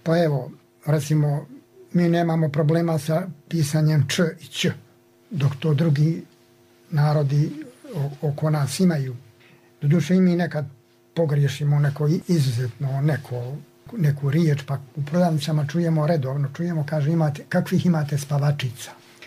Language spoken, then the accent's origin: Serbian; Nevesinje, Republika Srpska, Bosnia & Herzegovina; born there; now in Banja Luka, Bosnia and Herzegovina; Ja sam rođen, rekli ste, u Nevesinju, tamo u jednom selu koje se zove Luka.